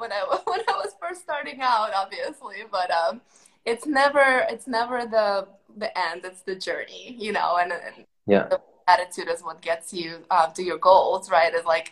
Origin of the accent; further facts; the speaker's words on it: Moscow, Russia; moved away; So just by way of background, I come from Moscow, and when I left Russia with my parents, it was the 90s.